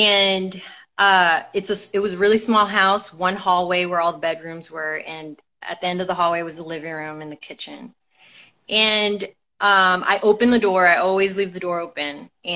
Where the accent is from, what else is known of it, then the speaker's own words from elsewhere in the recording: Texas, United States; It's when we first moved to Texas. I'm originally from Texas, but we moved back to Texas when I was about 14.